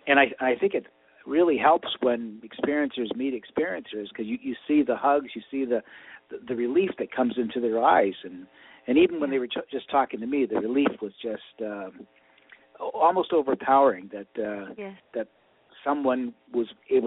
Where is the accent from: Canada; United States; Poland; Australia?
Canada; When I was growing up in Canada, they were Cole's Notes.